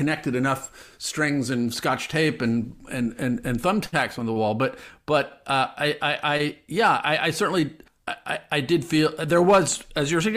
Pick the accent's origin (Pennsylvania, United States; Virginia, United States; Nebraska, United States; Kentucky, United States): Nebraska, United States; Omaha; You know, I grew up in Nebraska, right? So it wasn't like I was some liberal coastal bubble living libtard.